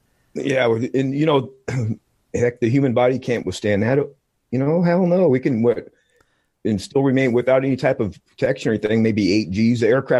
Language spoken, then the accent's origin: English; Oregon, United States; I was raised here. Back in my hometown.